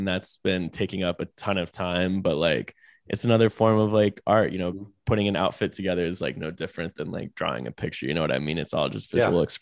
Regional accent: Raleigh, North Carolina, United States; Like, I'm from Raleigh. Like, I'd say Raleigh is not really like a fashion capital of the country.

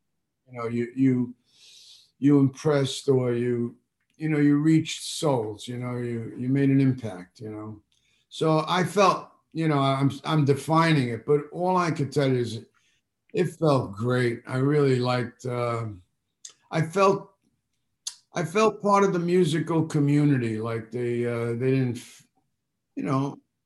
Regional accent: Bronx, New York, United States; Because I you know, I'm from the Bronx.

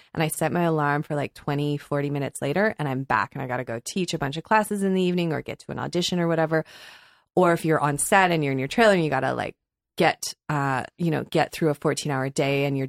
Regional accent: Ontario, Canada; No, I grew up outside Ottawa.

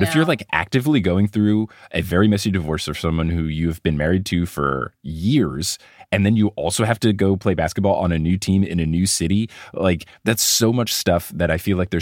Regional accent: New Jersey, United States; When I talk to people from not America and I say I'm from New Jersey, people will be like, oh, that's great because it's so close to New York.

